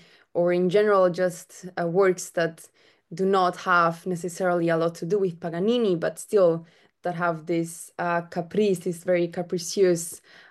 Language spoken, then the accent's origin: English; Spain; She's from Mexico and I'm from Spain.